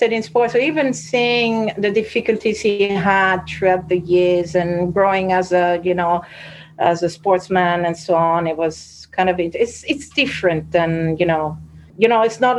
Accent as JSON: {"language": "English", "country": "Italy", "second_language": "English", "said": "So that's why I guess it's almost saying that it's my mother tongue, even though it's not, because I'm Italian."}